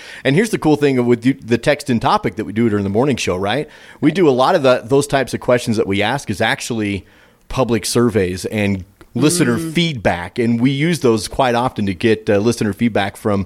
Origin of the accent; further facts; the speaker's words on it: Star Valley, Wyoming, United States; also born or lived in Idaho; So, I grew up here in Star Valley and was born actually in Idaho, but I couldn't handle it. So at the age of about 2 years old, I made my family move to Wyoming.